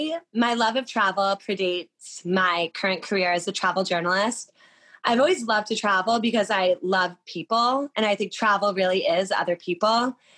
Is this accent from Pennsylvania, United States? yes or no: no; New York, United States; I grew up outside of New York City.